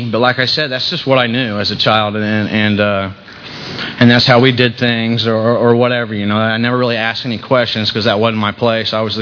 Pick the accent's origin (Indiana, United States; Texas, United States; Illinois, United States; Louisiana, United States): Indiana, United States; I was raised in Indiana. And I had a pretty normal childhood.